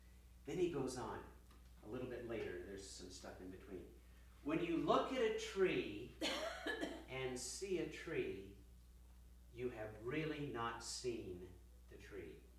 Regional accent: Spokane, Washington, United States; because I was raised in Spokane, Washington, where there is no ocean, obviously

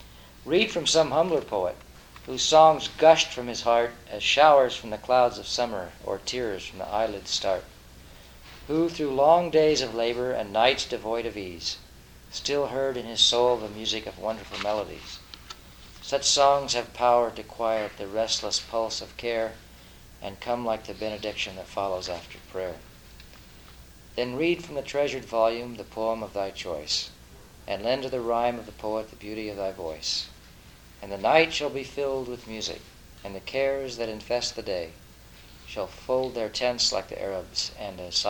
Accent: California, United States; I'm from Southern California, and I do poems and other things.

